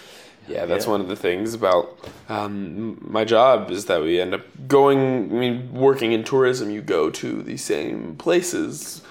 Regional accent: New York City, New York, United States; now in Beijing, China; I mean, I grew up in New York City, and I had never been to the Empire State Building or Statue of Liberty until my cousins came and visited.

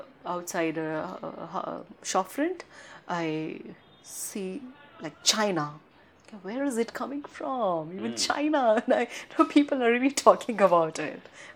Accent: India; and even though I'm from India and there are a lot of problems with India and Kashmir, but then they loved me there.

